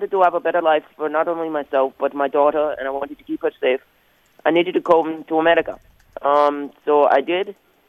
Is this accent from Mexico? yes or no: yes; Mexico; moved away as an adult; now in United States; When I grew up in Mexico, I grew up there